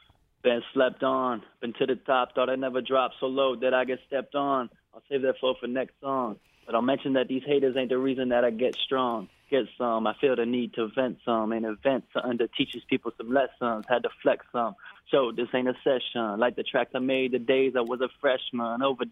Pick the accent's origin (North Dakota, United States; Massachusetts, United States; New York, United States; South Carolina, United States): Massachusetts, United States; Boston; I'm from Boston, and he's one of my – him and Mark Wahlberg are a few of my favorite Boston actors.